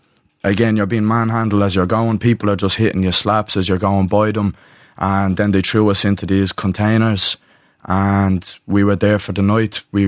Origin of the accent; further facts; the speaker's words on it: Ireland; us as Irish people